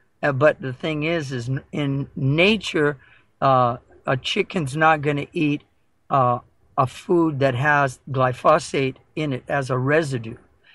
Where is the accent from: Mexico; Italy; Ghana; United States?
United States; Iowa; last summer I was in my home state of Iowa